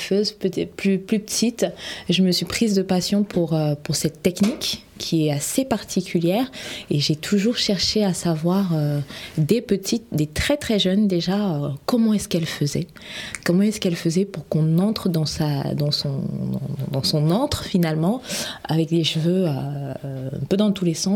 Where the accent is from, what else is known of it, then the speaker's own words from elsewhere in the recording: Cameroon; now in France; moi je suis originaire du Cameroun, donc ensuite je suis arrivée en France et je ne trouvais personne pour me le faire.